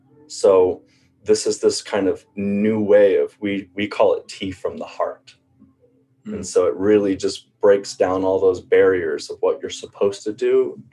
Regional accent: Guatemala; I'm an American, you know, grew up in Guatemala

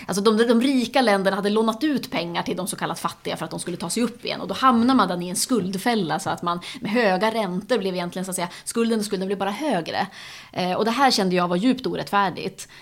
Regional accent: Norrland, Sweden; Kanske jag kommer från norra Sverige, tycker det är viktigt att hela Sverige ska leva och så.

